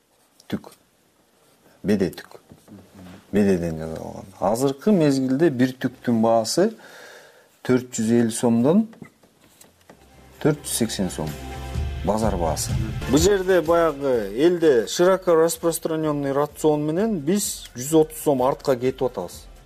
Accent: Chuy Region, Kyrgyzstan; бизде техника жетиштүү менин айылымда. Чүйдө.

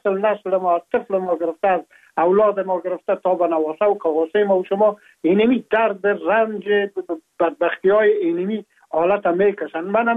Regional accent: Afghanistan; now in France; ما هم در جمع امو مردمایی بودم که از افغانستان بر آمدم و تقریبا این 3 سال میشه که ما در فرانسه زندگی میکنم

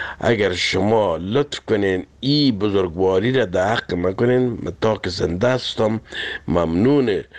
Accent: Kabul, Afghanistan; now in France; اصلا من از کابل هستم و در فرانسه مدت 40 سال است که زندگی میکنم.

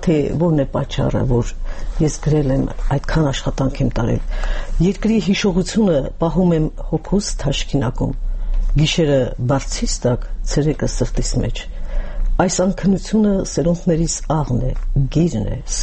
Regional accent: Mastara, Aragatsotn, Armenia; օրինակ մեր գյուղում, հիմա Մաստարայում, որտեղ ես ծնվել եմ

